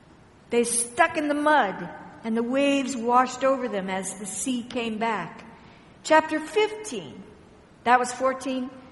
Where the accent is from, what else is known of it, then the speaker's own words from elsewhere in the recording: Washington, United States; I came here yesterday and had a bit of trouble. I come from Washington State, and as I came on the airplane, Chicago was a mess.